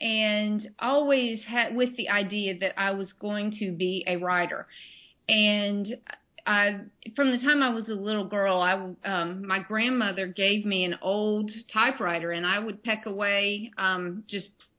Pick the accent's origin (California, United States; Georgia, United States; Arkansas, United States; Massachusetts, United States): Georgia, United States; Atlanta; now in St. Augustine, United States; I am from Atlanta, Georgia, originally, and I currently live in St. Augustine, Florida, about maybe 100 steps from the beach